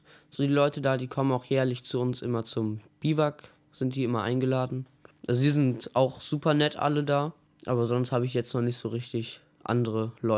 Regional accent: Weflinghofen, North Rhine-Westphalia, Germany; ich bin ja an Schützenfest geboren hier in Weflinghofen.

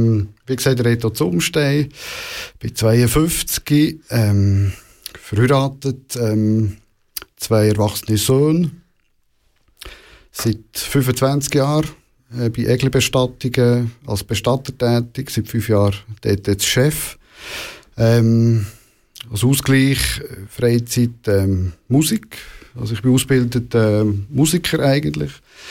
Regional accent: Central Switzerland, Switzerland; weil ich komme aus einer Bestatterfamilie. Also ich bin ursprünglich aus der Innerschweiz und meine Eltern hatten schon ein Bestattungsunternehmen als Nebenjob.

